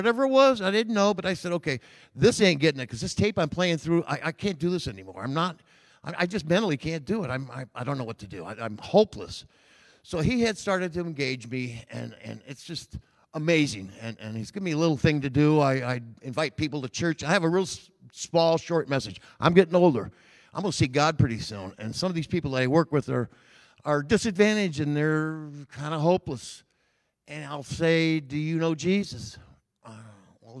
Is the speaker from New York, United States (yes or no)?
no; Myrtle Beach, South Carolina, United States; I'm from Myrtle Beach. I'm up here just visiting with my sister.